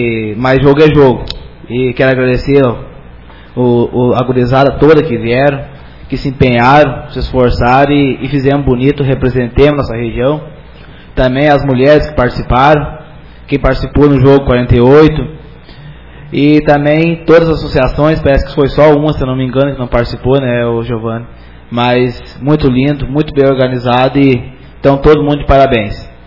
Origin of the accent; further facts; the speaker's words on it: Invernada dos Abreus, Rio Grande do Sul, Brazil; onde a gente lá da minha região, lá da Invernada dos Abreus, andemos quase 30 quilômetros para chegar alguns ali